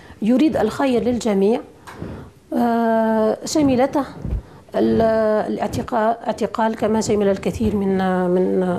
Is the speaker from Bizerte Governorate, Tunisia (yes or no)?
yes; Bizerte, Bizerte Governorate, Tunisia; هناك سجن يقرب عن بلدتنا، بنزرت شمال تونس 20 كيلومتر.